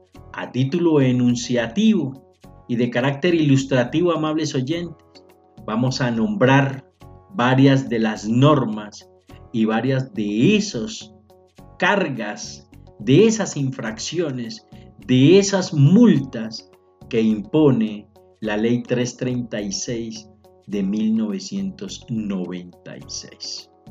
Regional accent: Colombia; como colombianos que somos

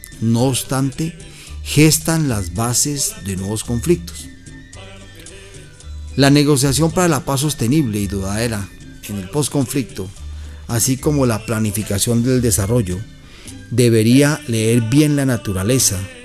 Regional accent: Colombia; con todo el quehacer de nosotros como colombianos

